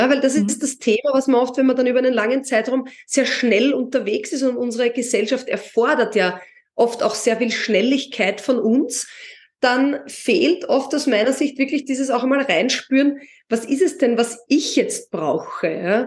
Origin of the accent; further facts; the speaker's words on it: Vienna, Austria; born there; ich bin in Wien geboren und lebe jetzt am Rand von Wien in Biesenberg.